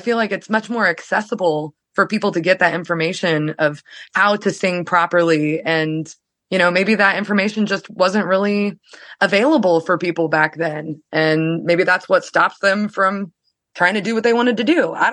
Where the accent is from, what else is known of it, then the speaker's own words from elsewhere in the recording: Springfield, Missouri, United States; Since we're from Springfield, Missouri, we're doing a lot of Missouri, Oklahoma, Arkansas, Kansas